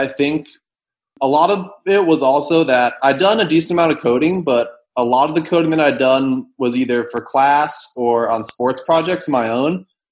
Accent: Keene, New Hampshire, United States; Yeah, so originally I'm from Keene, New Hampshire

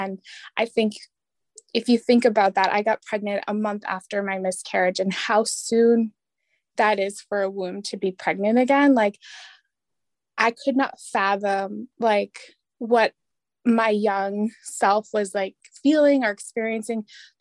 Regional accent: Ontario, Canada; now in Sault Ste. Marie, Canada; I'm from Kashkizogging First Nation, which is located north of Thunder Bay in Ontario. I currently reside in Bawating, which is also known as Sault Ste. Marie. It's at the top of the Mitt of Michigan, but on the Canadian side.

